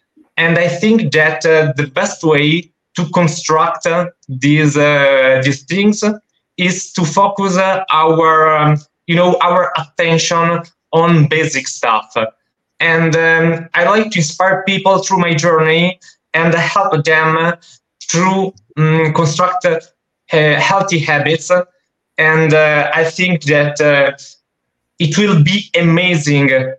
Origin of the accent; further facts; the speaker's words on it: Lombardy, Italy; English is a second language; I'm from Italy. I live in a little country nearby Milano.